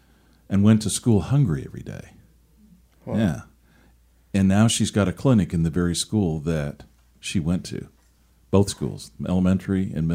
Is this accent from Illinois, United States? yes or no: no; Seattle, Washington, United States; moved away as an adult; now in Tallahassee, United States; Because I'm not a Tallahassean. I grew up in Seattle.